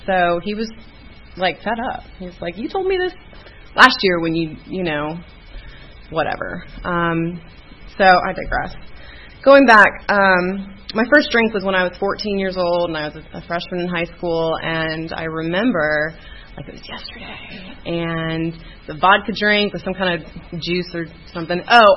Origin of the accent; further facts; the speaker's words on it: Austin, Texas, United States; Oh, I'm from Austin, by the way.